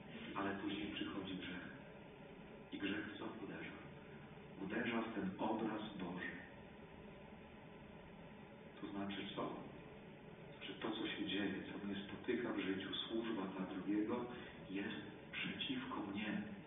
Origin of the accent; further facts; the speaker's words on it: Świdnik, Lublin Voivodeship, Poland; Jak pamiętam, w Świdniku, ja pochodzę ze Świdnika, nie można było zrobić lotniska